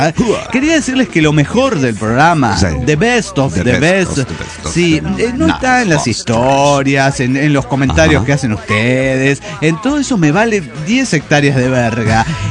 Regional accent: Zacatecas, Mexico; de Zacatecas, México.

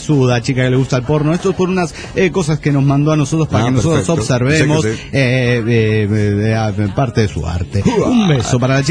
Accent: Coacalco, State of Mexico, Mexico; de Coacalco.

